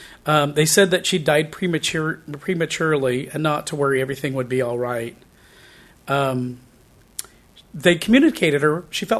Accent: Bishop, California, United States; in my small hometown, I'm from Bishop, California, I grew up and I'd be hanging out with my friends and my friends would say, those stupid Indians, and everybody would look at me because they knew I lived on the reservation.

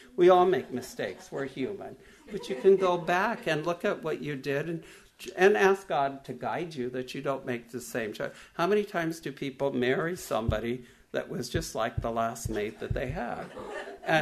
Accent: Ramona, California, United States; And growing up in Ramona a little bit, as Millie did, it was we had 3 acres, and it was small back then.

